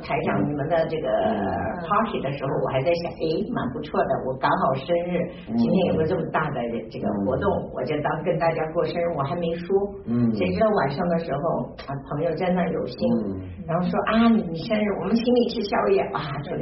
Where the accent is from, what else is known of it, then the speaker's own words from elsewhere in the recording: Guangzhou, Guangdong, China; born there; also born or lived in Shenzhen; 我在广东音乐团毕业的，在当初在广州，我是出生在广州的，后来这我就去了深圳，唱了10年的歌